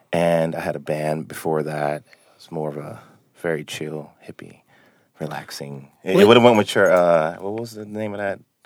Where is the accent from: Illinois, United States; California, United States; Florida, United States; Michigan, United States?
Michigan, United States; Detroit; Yeah, I'm from Detroit.